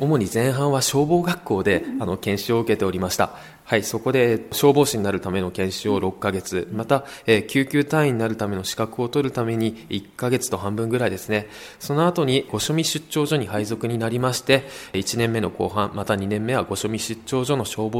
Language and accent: Japanese; Fujisawa, Kanagawa, Japan; 私自身藤沢で育った人間ですので